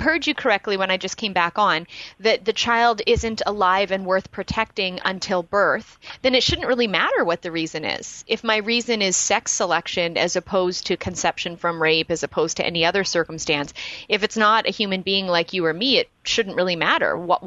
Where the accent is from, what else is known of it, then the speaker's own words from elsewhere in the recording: Canada; So, for example, I'm not an American, but I am able to drive in your country, but I'm not able to vote in your country. So by being a Canadian.